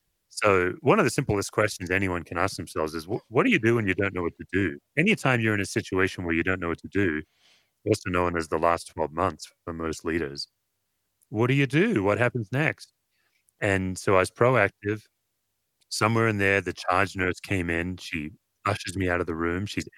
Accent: Australia; Like, I'm an Aussie, and we Australians actually, we work hard to make you believe that we're laid back and relaxed.

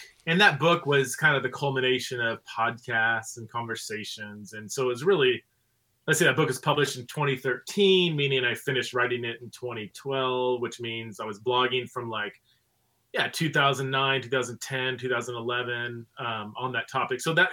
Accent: Fresno, California, United States; also born or lived in Scotland / Ohio; So I grew up, born and raised in California, spent most of my, born in Southern California, grew up in Fresno, California, which is the armpit of California

